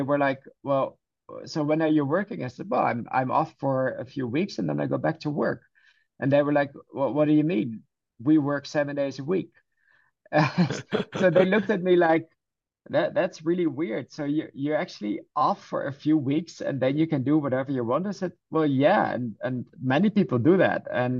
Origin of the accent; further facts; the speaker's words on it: Netherlands; I'm from the Netherlands.